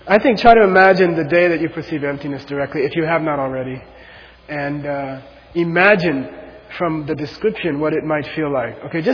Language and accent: English; Arizona, United States; now in New York, United States; I came from Arizona, and it was like a disaster when I got here.